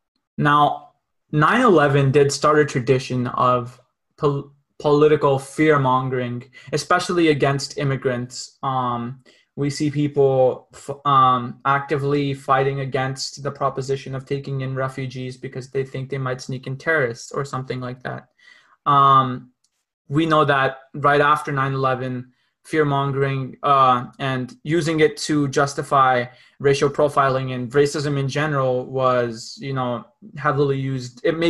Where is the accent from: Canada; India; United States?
India; People like us, we are obviously from Southeast Asia, we're Indian